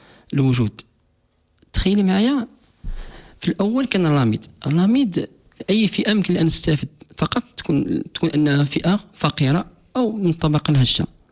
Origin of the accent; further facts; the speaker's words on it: Morocco; التغطيه الصحيه عندنا في المغرب ضعيفه هشه